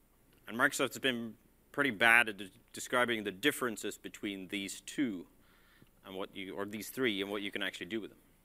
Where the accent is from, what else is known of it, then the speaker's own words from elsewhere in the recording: Sweden; I'm from Sweden.